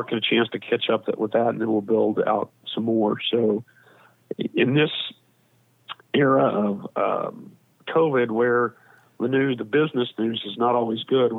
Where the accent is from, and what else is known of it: United States